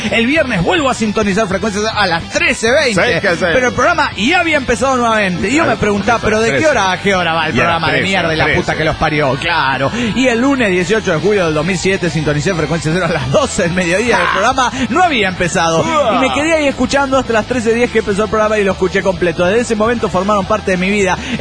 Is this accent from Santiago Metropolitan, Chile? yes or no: yes; Santiago, Santiago Metropolitan, Chile; de Santiago de Chile, po.